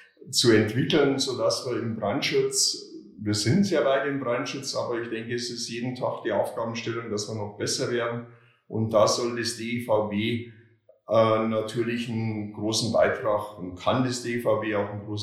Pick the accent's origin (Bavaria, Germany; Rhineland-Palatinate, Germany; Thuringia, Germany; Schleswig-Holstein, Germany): Bavaria, Germany; Passau; now in Berlin, Germany; nachdem ich ein Volontariat in Passau, in meiner Heimatstadt, bei der Passauer Presse absolviert hatte, bin ich wild entschlossen nach Berlin gegangen